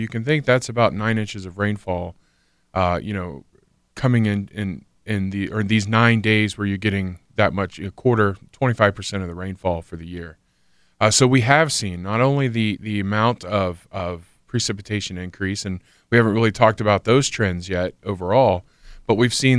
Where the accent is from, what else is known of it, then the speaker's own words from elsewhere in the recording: Miamisburg, Ohio, United States; Yeah, Miamisburg.